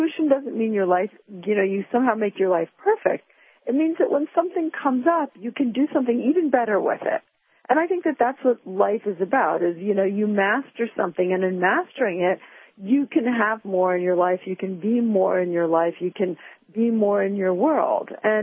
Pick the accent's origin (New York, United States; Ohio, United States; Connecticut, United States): New York, United States; And I was good at being tested because I'm a New Yorker, and, of course, we work very well under pressure.